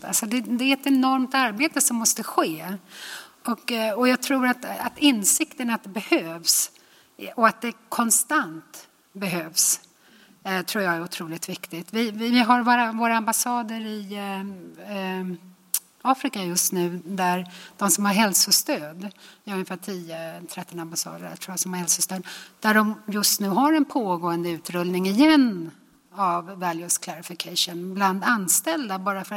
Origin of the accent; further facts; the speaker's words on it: Sweden; Alltså som svensk kan jag känna att man på något sätt... Vi är så otroligt normaliserande i det här landet